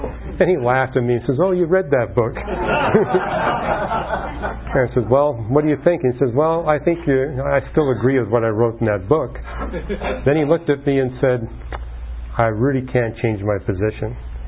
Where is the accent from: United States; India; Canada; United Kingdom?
Canada; and I'm from Canada, that's another place that's highly underpopulated